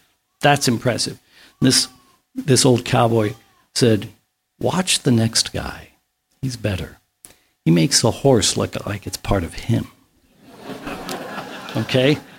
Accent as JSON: {"language": "English", "town": "Kansas City", "country": "United States", "tie": "born or raised there", "said": "It was in the backyard, as it were. I grew up in Kansas City."}